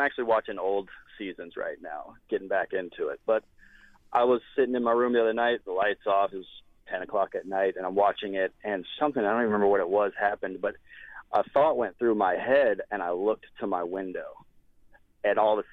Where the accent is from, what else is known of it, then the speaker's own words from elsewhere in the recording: Florida, United States; I'm from Florida. We've got a bunch of tall bridges, and a lot of times we'll take a boat out.